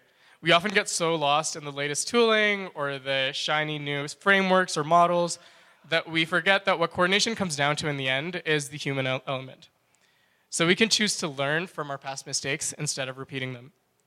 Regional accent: Vancouver, British Columbia, Canada; I'm a co-steward of DreamDAO, and I'm from Vancouver, Canada.

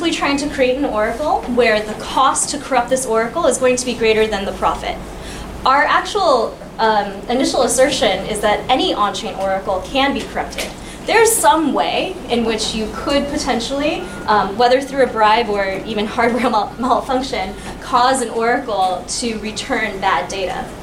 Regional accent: United States; Sorry, I'm American, so I used a football example here.

